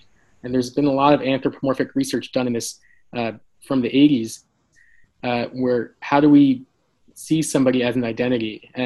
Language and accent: English; New Jersey, United States; I came from an engineering background growing up in New Jersey.